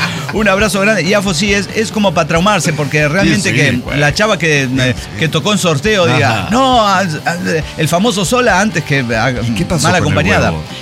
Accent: Guadalajara, Jalisco, Mexico; O sea, bueno, venimos de Guadalajara

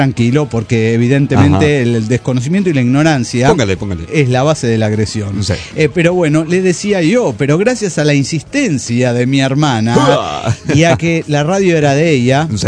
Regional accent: Tarija, Bolivia; now in La Paz, Bolivia; soy de Tarija, Bolivia, la capital de la sonrisa. Pero hace un año que estoy viviendo en La Paz.

